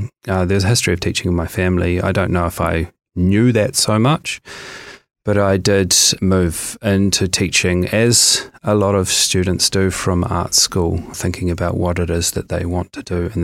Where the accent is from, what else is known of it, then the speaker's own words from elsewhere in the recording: Dunedin, Otago, New Zealand; I grew up here in Dunedin with the limited opportunities that you have here